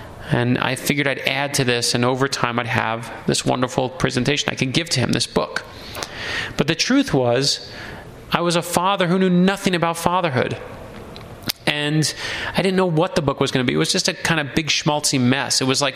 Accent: Brooklyn, New York, United States; now in Miami, United States; when I was older, my dad lost his job. We moved from Brooklyn, New York to Miami, Florida.

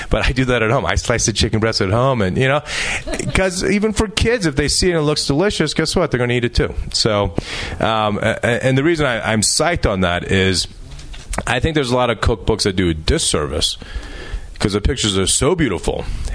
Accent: Dayton, Ohio, United States; I came from Dayton, Ohio. 5 p.m., not 5:01, 5 p.m., we sat down and had dinner, my brother and my two parents.

